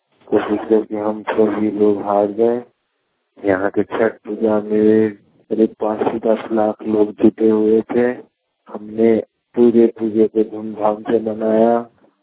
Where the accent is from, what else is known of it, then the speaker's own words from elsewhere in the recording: Kajhwa, Bihar, India; मेरा गांव कझवा है, पोस्टर थाना वाला जिला औरंगाबाद में बिहार से हूँ।